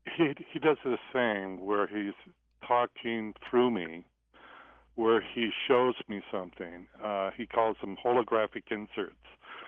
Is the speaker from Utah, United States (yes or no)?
yes; Ogden, Utah, United States; born there; I was born in Ogden, Utah.